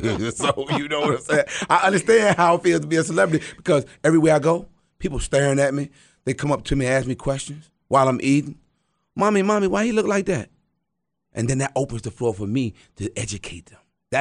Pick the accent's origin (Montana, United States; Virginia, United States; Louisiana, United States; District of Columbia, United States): Virginia, United States; Virginia Beach; now in Atlanta, United States; I come from Virginia Beach, Virginia. So I've been tackling this battle from Virginia Beach, Virginia to Atlanta.